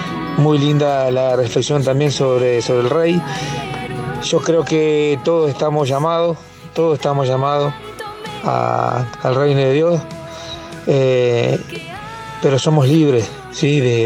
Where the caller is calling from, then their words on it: Paraná, Entre Ríos, Argentina; de Paraná, el scout de Paraná.